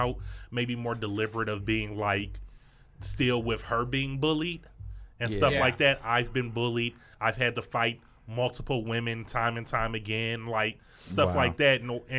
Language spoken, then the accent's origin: English; Detroit, Michigan, United States; He was super whack, and he was from St. Louis, and I was from Detroit, and we was both from the Midwest.